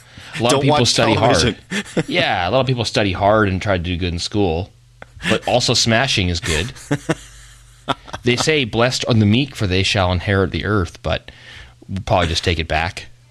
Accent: Canada; my wife grew up in Germany, I grew up in Canada

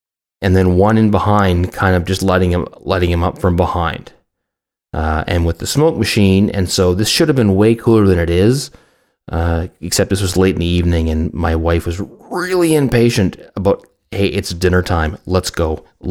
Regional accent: Canada; You know, I'm Canadian. We're all lumberjacks.

